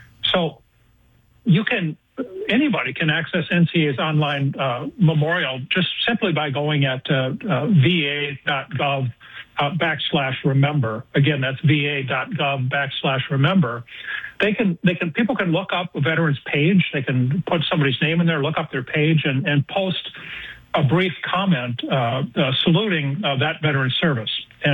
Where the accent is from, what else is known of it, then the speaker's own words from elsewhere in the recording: Mankato, Minnesota, United States; I'm from Mankato originally